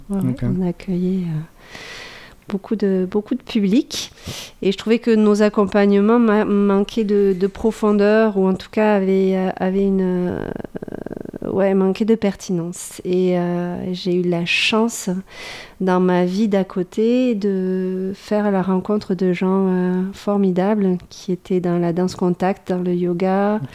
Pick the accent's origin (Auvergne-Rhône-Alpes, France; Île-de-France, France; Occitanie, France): Occitanie, France; Montpellier; Eh bien, je suis montpelliéraine.